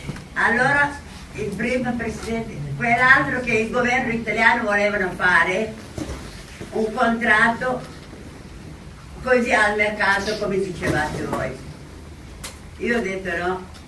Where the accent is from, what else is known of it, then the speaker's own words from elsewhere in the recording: Somalia; Italian is a second language; Io sono una somala. Ho studiato l'italiano da noi, siccome eravamo colonia italiana. … E sono comunista.